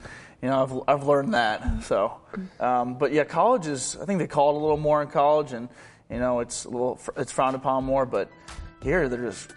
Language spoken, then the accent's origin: English; Cleveland, Ohio, United States; And you know, I grew up in Cleveland, so it's kind of the same thing. It's Midwest, so I like it up here.